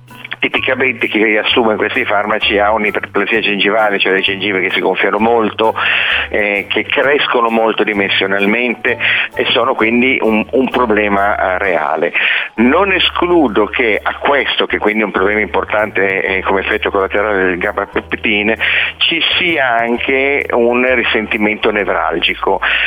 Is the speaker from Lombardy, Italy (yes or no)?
yes; Milan, Lombardy, Italy; io sono di Milano